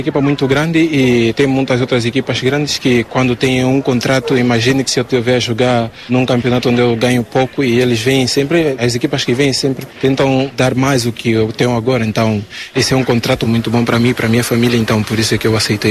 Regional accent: Angola; moved away; É a minha primeira vez a ser campeão, né, desde que eu saí de Angola

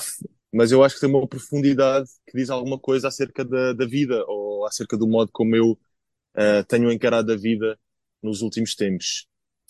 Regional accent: Portugal; E depois nós, como portugueses, também nos convencemos a nós mesmos de que ser português é ser triste

